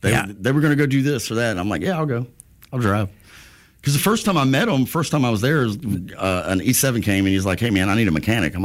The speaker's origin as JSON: {"language": "English", "region": "Alabama", "country": "United States", "said": "I'm like, I'm from Alabama. We drive."}